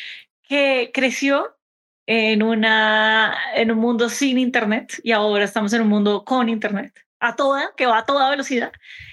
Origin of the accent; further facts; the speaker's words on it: Bogotá, Colombia; Sí, de Bogotá, Colombia. No es el acento típico que uno espera de Colombia, pero...